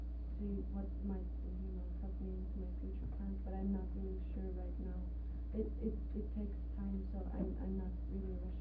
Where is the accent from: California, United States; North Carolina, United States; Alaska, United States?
Alaska, United States; Neustiahawk, Alaska.